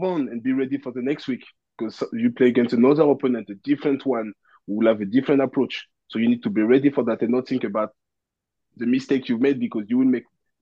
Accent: Côte d’Ivoire; I'm from Ivory Coast, so I tried to speak to him.

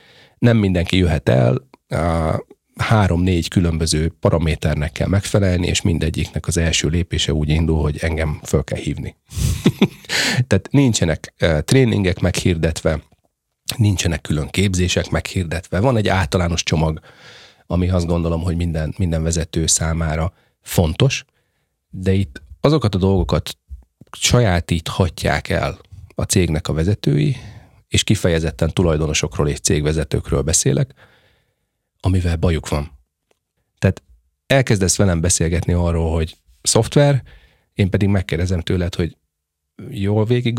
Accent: Balatonalmádi, Veszprém County, Hungary; Tehát ott születtem, Balaton-Almádiban. Ez a kedvenc városom, szeretem Balaton-Almádit

